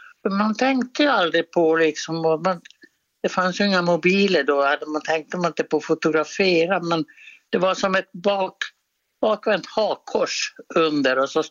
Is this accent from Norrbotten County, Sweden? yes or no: yes; Nikkala, Norrbotten County, Sweden; Eftersom jag är från Norrland.